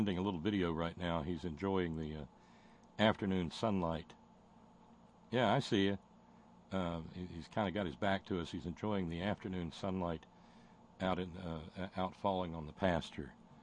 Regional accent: the South, United States; It's something I grew up in the South with in the South.

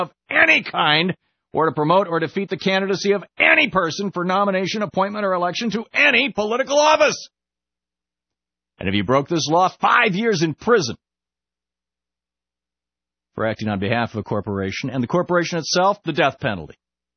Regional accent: Lansing, Michigan, United States; When I was a kid, I remember there were two newspapers published in Detroit. I grew up in Lansing, Michigan.

